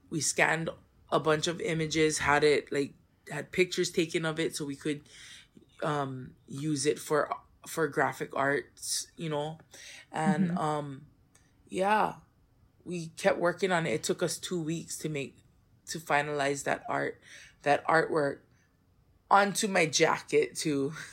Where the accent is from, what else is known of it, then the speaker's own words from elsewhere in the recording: Hawaii, United States; I like to support the local designers here in Hawaii because I am Hawaiian